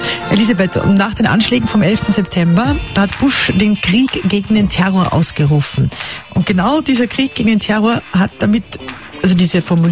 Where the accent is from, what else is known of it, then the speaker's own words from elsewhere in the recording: Austria; Ich komme aus Österreich, Sie aus Deutschland.